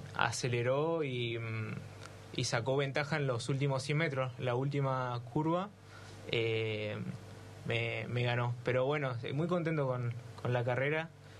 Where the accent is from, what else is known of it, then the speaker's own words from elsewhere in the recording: Punta Alta, Buenos Aires Province, Argentina; Sí, soy de Punta